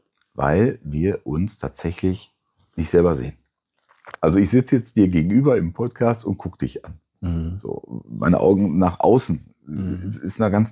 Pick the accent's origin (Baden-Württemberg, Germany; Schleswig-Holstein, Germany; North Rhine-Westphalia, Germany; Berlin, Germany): North Rhine-Westphalia, Germany; Datteln; Ich komme aus Datteln